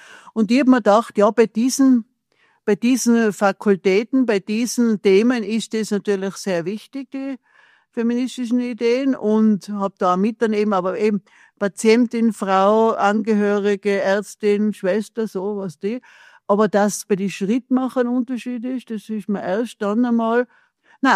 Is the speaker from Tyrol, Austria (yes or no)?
yes; Tyrol, Austria; ich bin ja Tirolerin